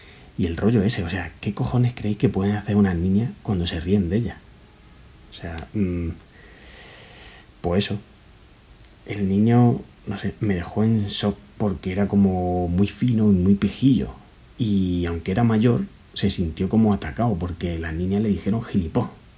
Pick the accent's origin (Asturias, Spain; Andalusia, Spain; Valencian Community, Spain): Andalusia, Spain; Jaén; now in Madrid, Spain; Y yo soy de Jaén, pero mi chica y mi niña sí son de aquí.